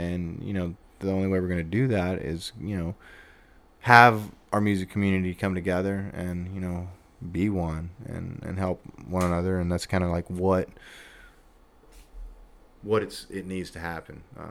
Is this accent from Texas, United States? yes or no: yes; Houston, Texas, United States; I'm from Houston, man. I love me some Stros, some Rockets, some Texans.